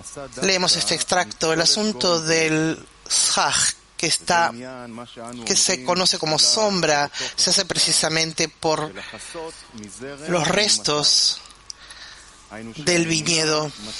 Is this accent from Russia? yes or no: yes; Moscow, Russia; soy de Moscú.